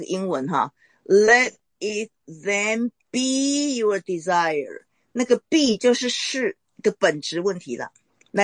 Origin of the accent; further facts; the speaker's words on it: Taiwan; 跟我台湾人有没有同意不一样？